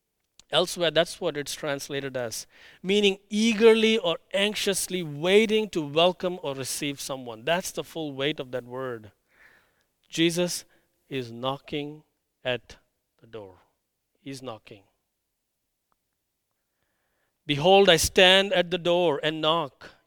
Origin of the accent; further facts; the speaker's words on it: India; including my home country, India